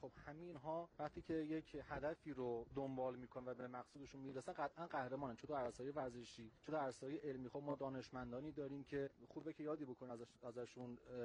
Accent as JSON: {"language": "Persian", "country": "Iran", "said": "من به عنوان یک ایرانی"}